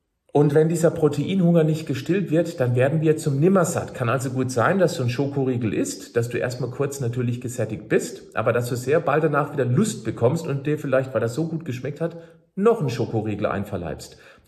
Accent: Freiburg, Baden-Württemberg, Germany; ich erinnere mich an einen Vortrag aus Freiburg, aus meiner Heimatstadt

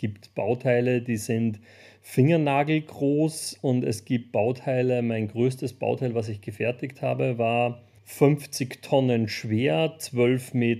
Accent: Austria; moved away as an adult; also born or lived in Poland; now in Germany; Ursprünglich komme ich aus Österreich, bin auch dort geboren, aufgewachsen über Jahre, bin dann beruflich nach Polen gekommen, habe über, ich glaube, fast 7 Jahre in Polen, in Poznan gewohnt und bin aktuell lebe ich in Deutschland.

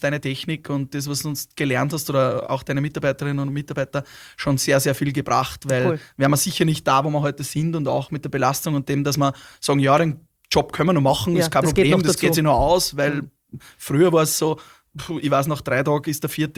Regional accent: Upper Austria, Austria; weil wir es halt entdecken als Oberösterreicher

